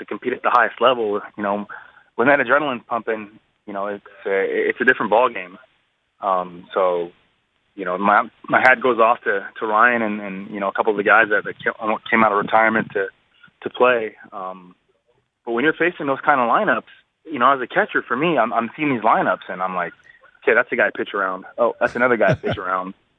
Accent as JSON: {"language": "English", "country": "Canada", "said": "You know, I'm Canadian. I get to play in my backyard"}